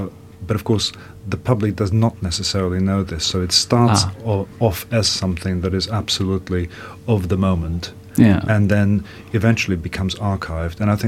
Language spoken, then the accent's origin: English; Portugal; English is a second language; also born or lived in Germany; now in United Kingdom; I'm from Portugal and from Germany.